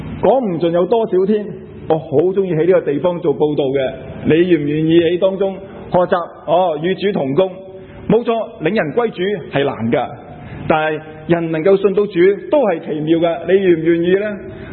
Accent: Toronto, Ontario, Canada; 我是来自多伦多

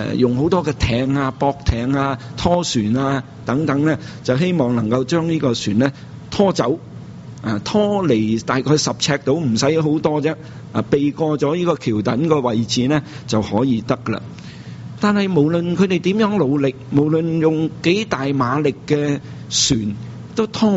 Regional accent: Guangdong, China; 我们广东人叫做揽住死

